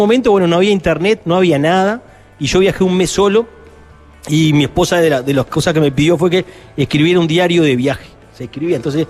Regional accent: Flores, Uruguay; Yo estudié en Montevideo 6 años, soy de Flores, mi esposa acá, tengo hijos también, estoy radicado.

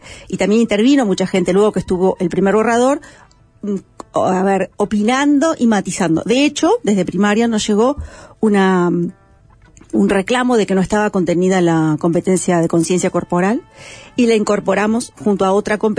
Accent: Uruguay; Como buenos uruguayos

